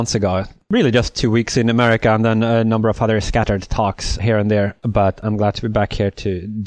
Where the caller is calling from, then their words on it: Oxford, South East England, United Kingdom; Oxford, UK.